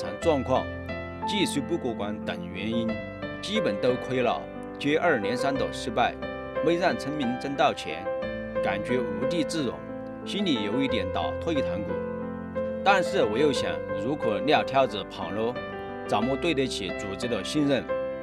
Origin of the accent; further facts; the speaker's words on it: Tianchi Village, Sichuan, China; 我是天池村土生土长的农村娃，祖祖辈辈都住在大山里。